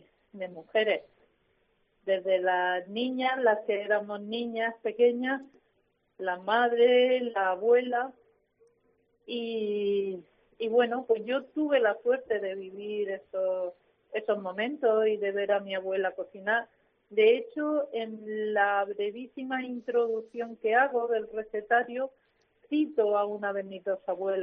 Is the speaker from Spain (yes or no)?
yes; Region of Murcia, Spain; Y en el noroeste, en mi tierra, Calasparra, Caravaca, hay algunos pueblos donde al zarangollo se le pone